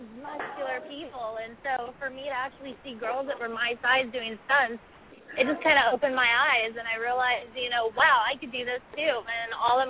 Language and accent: English; Illinois, United States; I actually was born and raised in Southern Illinois, and you know, my parents had me in everything possible